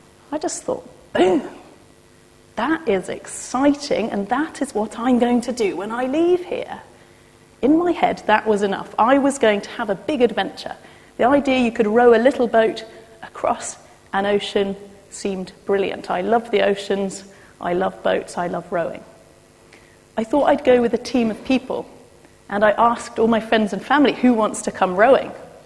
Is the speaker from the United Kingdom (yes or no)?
yes; East Midlands, United Kingdom; Because I grew up in Rutland